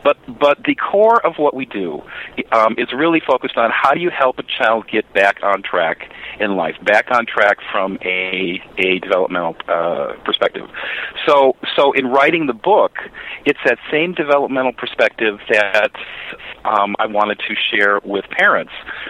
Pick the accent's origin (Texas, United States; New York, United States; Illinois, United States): Illinois, United States; Chicago; You know, I'm actually originally from Chicago